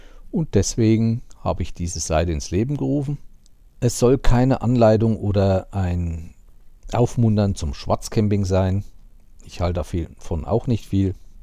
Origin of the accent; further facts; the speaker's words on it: Schmalkalden, Thuringia, Germany; Das ist einmal in meinem Heimatort Schmalkalden.